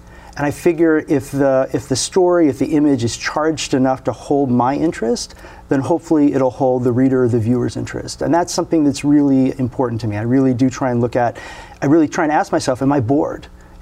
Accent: Aruba; also born or lived in Miami / New Jersey; Well, I grew up in Aruba and then lived in Miami and New Jersey.

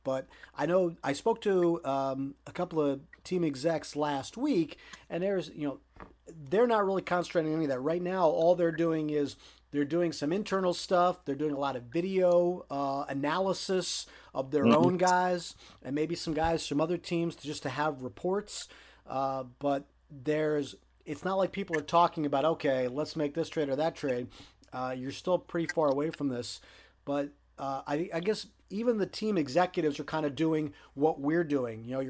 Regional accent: Pennsylvania, United States; You know, I grew up in Pennsylvania as a Phillies fan.

